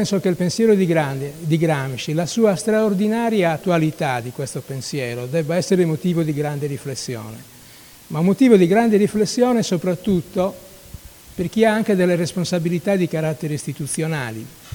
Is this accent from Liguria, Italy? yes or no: no; Sardinia, Italy; debba inorgoglire tutti noi in quanto sardi